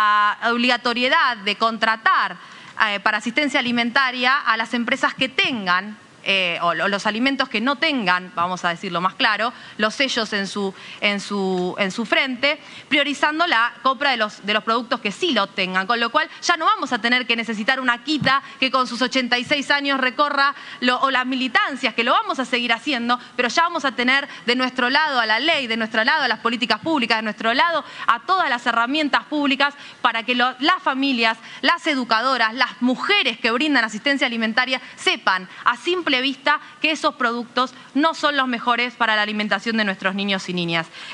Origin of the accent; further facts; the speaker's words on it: Lomas de Zamora, Buenos Aires Province, Argentina; Nosotros en Lomas de Zamora, el distrito de donde vengo